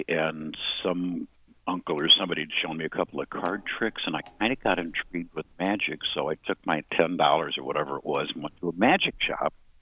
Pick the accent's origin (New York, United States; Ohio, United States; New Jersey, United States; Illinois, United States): Illinois, United States; Lansing; I grew up in Lansing, Illinois, which is way, way, way south, and my dad worked in a steel mill.